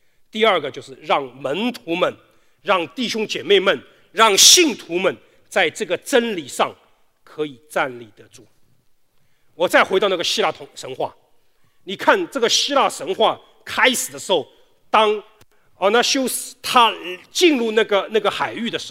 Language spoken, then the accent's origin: Chinese; Shanghai, China; 我们上海人只有羊圈，那羊圈的嘛